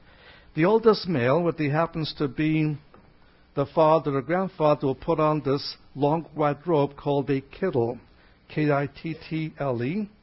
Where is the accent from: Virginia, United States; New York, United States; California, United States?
New York, United States; New York City; In the Jewish neighborhoods where I grew up in New York City, bonfires were already burning.